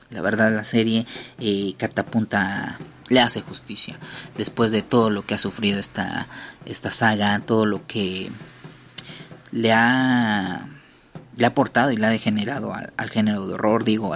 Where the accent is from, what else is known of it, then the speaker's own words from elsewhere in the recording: Mexico; Y me da risa, yo soy mexicano, pero me da risa ese tipo de humor